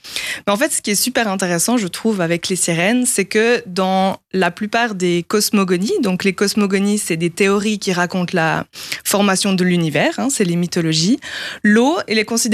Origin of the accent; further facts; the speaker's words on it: Colombier, Neuchâtel, Switzerland; J'ai grandi à Colombier, donc toujours dans le lac en été.